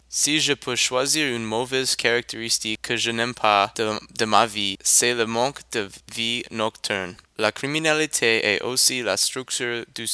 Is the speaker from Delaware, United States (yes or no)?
yes; Wilmington, Delaware, United States; French is a second language; je viens du Delaware à Wilmington.